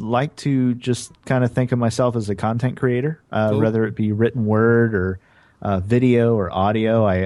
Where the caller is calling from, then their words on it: Austin, Texas, United States; I am in Austin, Texas, over in the States.